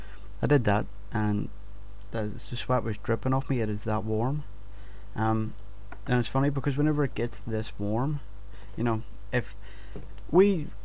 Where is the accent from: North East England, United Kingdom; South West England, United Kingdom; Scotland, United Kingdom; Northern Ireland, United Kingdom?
Northern Ireland, United Kingdom; and if you've not caught on, I am from Northern Ireland.